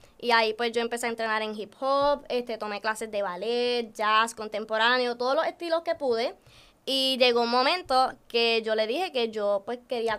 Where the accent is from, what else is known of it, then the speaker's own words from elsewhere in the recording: Aguada, West, Puerto Rico; Pues yo soy original del oeste.